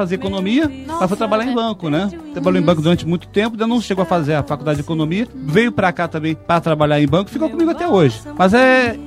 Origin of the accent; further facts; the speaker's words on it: Petrópolis, Rio de Janeiro, Brazil; porque nós somos de Petrópolis, né? Estado do Rio, Petrópolis fica a uns 60 quilômetros da capital, cidade serrana.